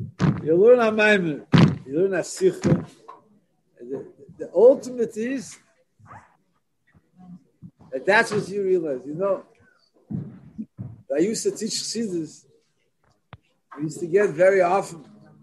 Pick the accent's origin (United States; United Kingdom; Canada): Canada; Montreal, Quebec; I remember I grew up in Montreal. I was a kid.